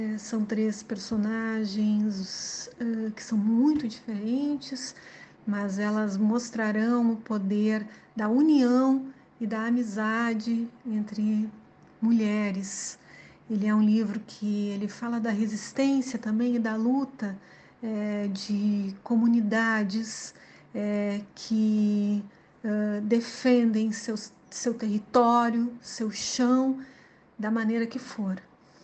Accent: Rio Grande do Sul, Brazil; o lugar de onde eu vim, a região que eu nasci, que fica na região noroeste do estado do Rio Grande do Sul, na fronteira com a Argentina

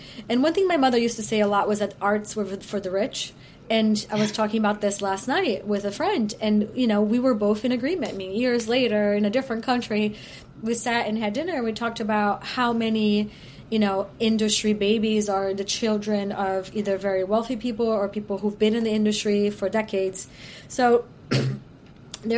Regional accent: Brazil; English is a second language; growing up in Brazil in not an advantageous family, being an artist was not a choice.

